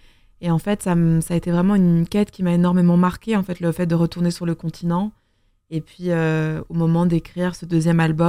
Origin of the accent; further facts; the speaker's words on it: Belgium; on se rencontre d'abord en 2015, à Gand, parce que je suis belge.